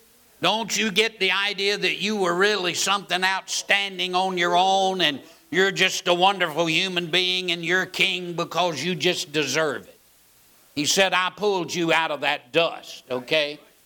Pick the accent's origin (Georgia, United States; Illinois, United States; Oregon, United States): Georgia, United States; also born or lived in South Florida; I grew up, I was born in Georgia. We had a swamp cooler in Georgia. But we moved to Florida and we had fans in Florida. We were in South Florida.